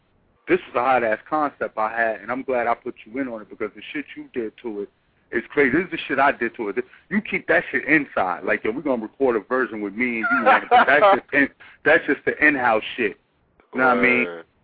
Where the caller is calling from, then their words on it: Atlanta, Georgia, United States; I'm calling from Atlanta, man.